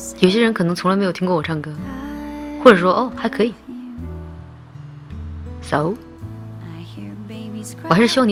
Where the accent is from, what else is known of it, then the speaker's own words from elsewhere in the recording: Ukraine; Chinese is a second language; 我不是黑人，我是白人，欧洲人，乌克兰那边。